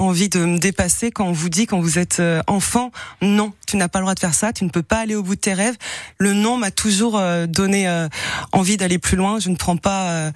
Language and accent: French; Paris, Île-de-France, France; J'étais à Paris, moi.